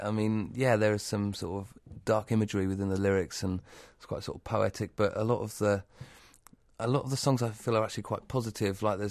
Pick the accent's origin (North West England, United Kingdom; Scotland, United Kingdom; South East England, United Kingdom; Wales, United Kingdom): South East England, United Kingdom; Southampton; accent: southern; because I come from Southampton, he comes from Derbyshire, he's got a northern accent, I've got a southern accent.